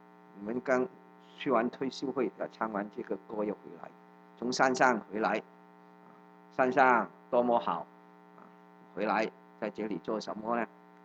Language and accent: Chinese; Hong Kong; 那个时候我在香港，你晓得我在香港我的国语普通话就是这么香港的了我在香港长大，所以我在香港信主